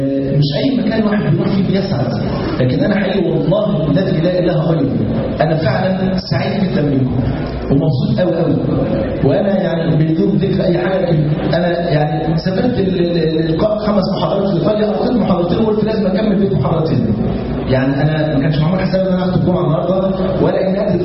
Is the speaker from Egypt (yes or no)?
yes; Egypt